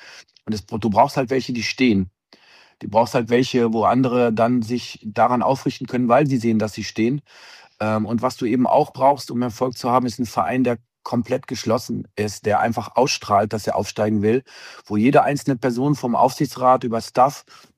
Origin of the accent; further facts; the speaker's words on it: Dortmund, North Rhine-Westphalia, Germany; also born or lived in Hamburg; Er ist dann nach Dortmund gewechselt, meine Heimatstadt.